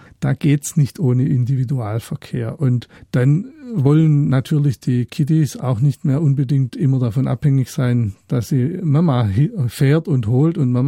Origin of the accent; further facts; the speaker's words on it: Baden-Württemberg, Germany; Ich komme aus dem Schwarzwald, da wohne ich.